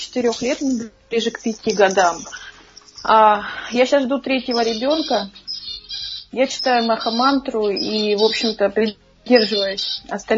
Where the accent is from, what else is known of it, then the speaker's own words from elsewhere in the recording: Moscow, Russia; Я из Москвы.